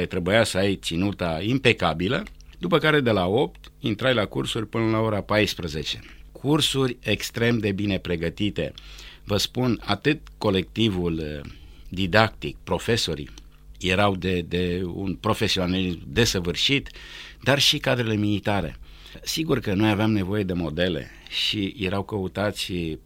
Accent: Beudiu, Bistrița-Năsăud, Romania; born there; trebuie să spun că m-am născut în Beudiu, într-o zi de 14 februarie 1960, o zi extrem de friguroasă

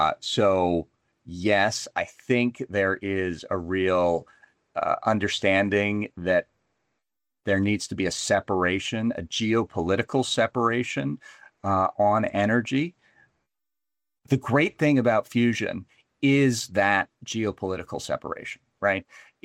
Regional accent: New Jersey, United States; I can say I grew up in New Jersey

